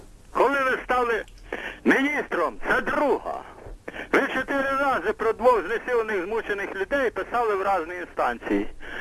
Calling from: Kyiv, Ukraine

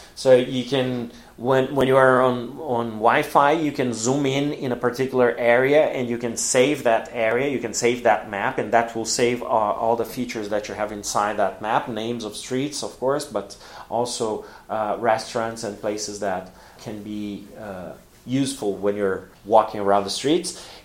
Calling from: Porto Alegre, Rio Grande do Sul, Brazil; English is a second language

